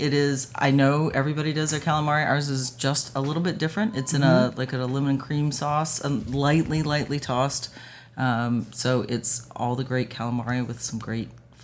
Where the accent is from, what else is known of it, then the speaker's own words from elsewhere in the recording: North Carolina, United States; I'm also from North Carolina, so I'm from the South.